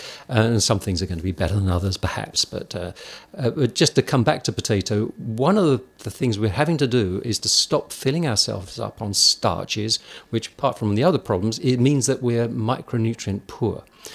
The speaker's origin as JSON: {"language": "English", "country": "United Kingdom", "said": "I'm British, but I've spent most of my life almost everywhere else in the world."}